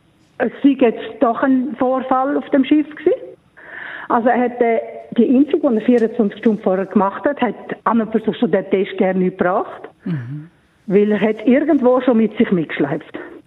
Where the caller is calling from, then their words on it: Sirnach, Thurgau, Switzerland; Ich bin aus Sirnach.